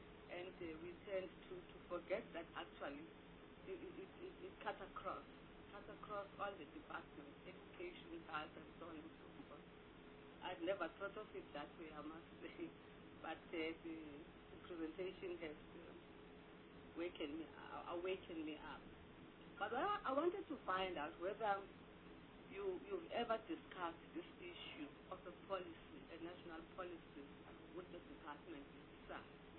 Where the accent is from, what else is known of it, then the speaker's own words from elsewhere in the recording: Eastern Cape, South Africa; I come from the Eastern Cape.